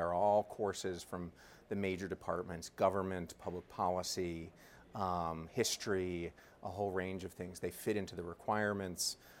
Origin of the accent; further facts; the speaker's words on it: Ithaca, New York, United States; also born or lived in Boston / San Francisco; I mean, you know, I grew up in Ithaca. I'm a Cornell alum myself. I've lived in New York. I've lived in Boston. I've lived in San Francisco.